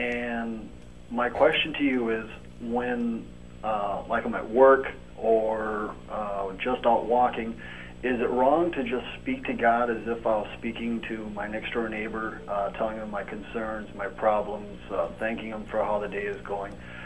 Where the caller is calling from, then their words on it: Minnesota, United States; I'm calling from Minnesota.